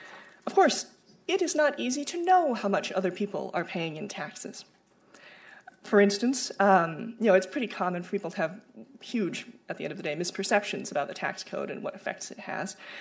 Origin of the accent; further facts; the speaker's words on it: California, United States; I'm from California. It happens far too commonly, frankly.